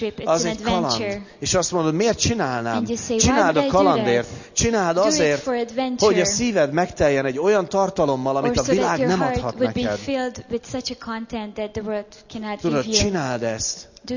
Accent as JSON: {"language": "Hungarian", "country": "Hungary", "said": "így érzem magam, ugrálni akarok, meg minden, csak magyar vagyok, nem teszem."}